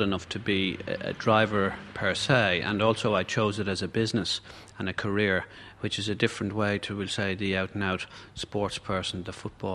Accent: Dublin, Leinster, Ireland; I was brought up in Dublin. I went to school at Sing Street.

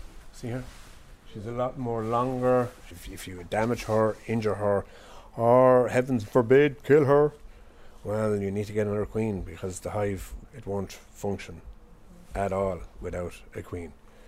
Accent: Tipperary, Ireland; now in Dublin, Ireland; I'm attached to Ringsend Garage in Dublin 4. I'm originally from Tipperary, and we always had bees at home when I was growing up.

